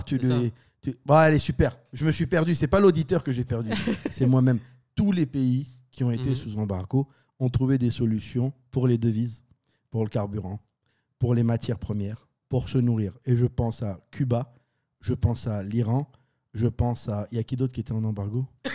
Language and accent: French; France; moi j'ai grandi en France